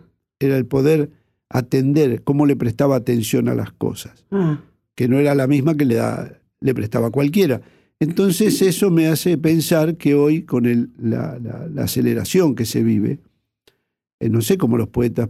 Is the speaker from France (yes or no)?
no; Ingeniero White, Buenos Aires Province, Argentina; born there; Claro, en Ingeniero Guay. Yo nací ahí, en los años 50, era un puerto es un puerto de gran calado.